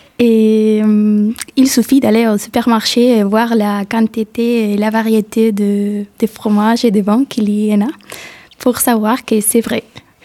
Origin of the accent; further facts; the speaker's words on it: Santiago de Compostela, Galicia, Spain; French is a second language; now in France; j'ai 22 ans, je viens de Saint-Jacques-de-Compostelle, en Galice, en Espagne.